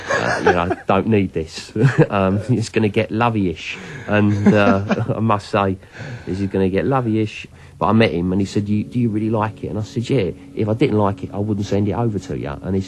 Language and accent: English; United Kingdom; I'm a Brit